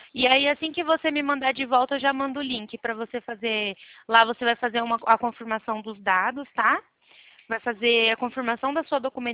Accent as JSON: {"language": "Portuguese", "region": "São Paulo", "country": "Brazil", "said": "Não, eu sou de São Paulo."}